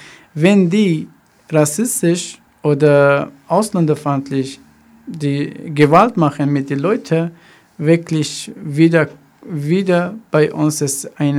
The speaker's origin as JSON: {"language": "German", "country": "Afghanistan", "second_language": "German", "moved": "yes", "lives_now": "Germany", "said": "ich komme aus Afghanistan, warum bin ich hier? Deswegen, bei uns ist wirklich, es ist Krieg, immer Probleme. Ich oder meine Familie versucht, nach Deutschland gekommen."}